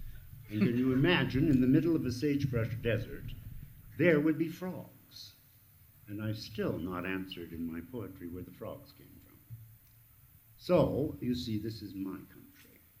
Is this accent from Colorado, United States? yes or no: yes; Denver, Colorado, United States; born there; This is my country. I was born in Denver, Colorado, in 1925.